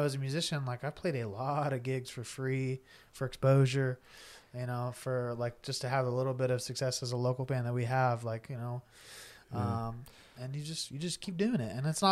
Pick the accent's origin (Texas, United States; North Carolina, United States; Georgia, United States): Texas, United States; Snyder; And I'm from Snyder, so, you know, West Texas.